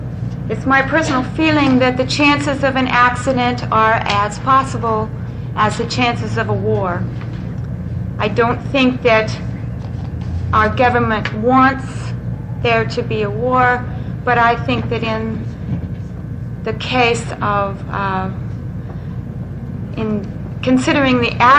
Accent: Staten Island, New York, United States; As I come from Staten, I know probably 200 or 300 people who would support the freeze.

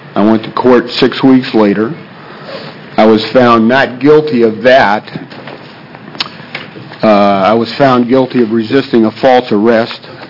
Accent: Portland, United States; I'm from Portland.

